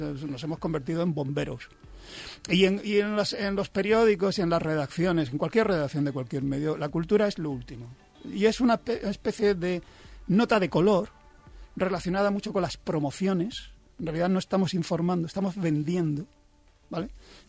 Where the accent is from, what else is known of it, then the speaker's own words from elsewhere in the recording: Almería, Andalusia, Spain; Vengo de la luz plenisolar del sur, ¿sabes? Y además, bueno, yo soy de Almería en concreto